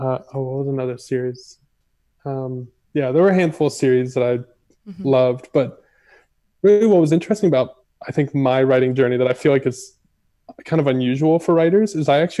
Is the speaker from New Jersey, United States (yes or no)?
no; Florida, United States; also born or lived in Tacoma, Washington / Massachusetts; now in Austin, United States; And so when my dad retired from the military, we moved to Florida. So I more or less grew up there, spent I spent like 12 years in Florida before moving to Austin.